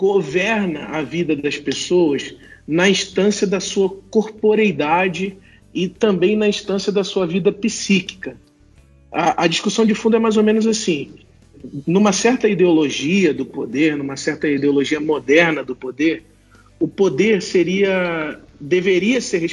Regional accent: São Gonçalo, Rio de Janeiro, Brazil; now in São Paulo, Brazil; sou do Rio de Janeiro, de São Gonçalo, do Rio de Janeiro. Estou aqui em São Paulo há um pouco mais de 2 anos.

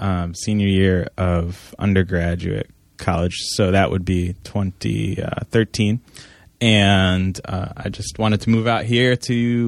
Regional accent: Naugatuck, Connecticut, United States; So I'm from Naugatuck, Connecticut, which is southwestern Connecticut.

